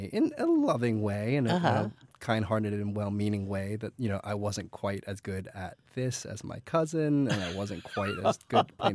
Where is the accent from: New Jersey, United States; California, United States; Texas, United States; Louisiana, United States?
New Jersey, United States; My parents worked in New York City. I grew up in New Jersey. They came home pretty late, often like 9:30 at night.